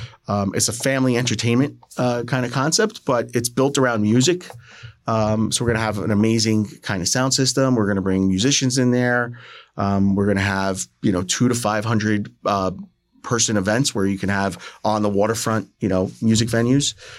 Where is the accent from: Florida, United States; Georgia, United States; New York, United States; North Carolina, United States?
New York, United States; Staten Island; also born or lived in New Jersey; So I grew up in Staten Island, New York, and it was just a natural kind of migration pattern, you know, to New Jersey.